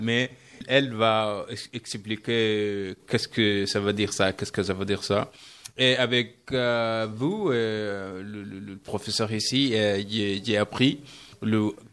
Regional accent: Sudan; French is a second language; Je viens du Soudan, oui. De mon pays, là-bas, on parle arabe ou anglais.

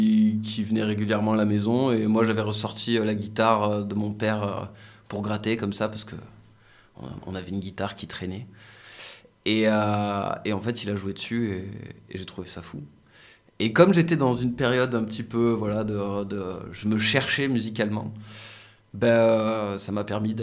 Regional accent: Centre-Val de Loire, France; Je suis indinois, pure souche, produit local.

